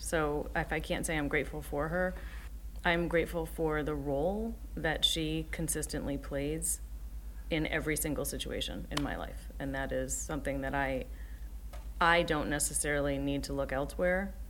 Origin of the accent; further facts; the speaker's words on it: New York, United States; I'm from New York, too